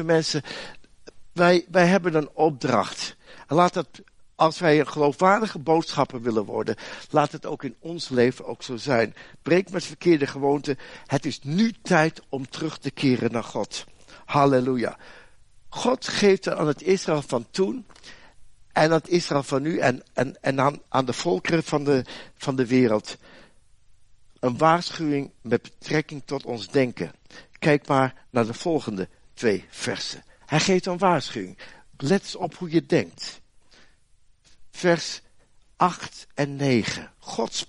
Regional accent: Netherlands; Ik blijf een Nederlander.

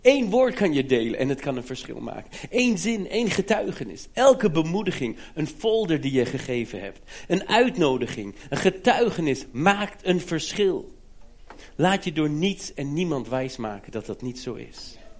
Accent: Germany; Ik ben in Duitsland opgegroeid

